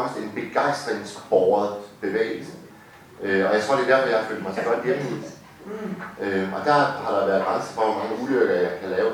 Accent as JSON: {"language": "Danish", "town": "Hirtshals", "region": "North Denmark Region", "country": "Denmark", "said": "det er jo det fine ved Hirtshals, hvor jeg kommer fra"}